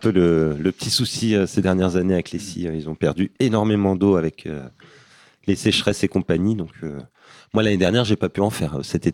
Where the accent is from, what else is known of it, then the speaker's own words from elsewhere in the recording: Normandy, France; moi, je suis normand, hein, comme vous, mais un très mauvais normand.